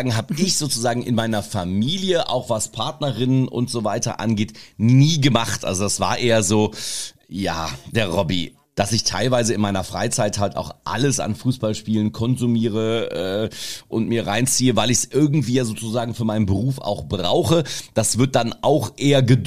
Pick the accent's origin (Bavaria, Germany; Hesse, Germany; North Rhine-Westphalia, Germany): North Rhine-Westphalia, Germany; Untereschbach; Es war dann auch im Bergischen Land, wo ich aufgewachsen bin, in Untereschbach, also im Rheinisch-Bergischen Kreis, ganz klar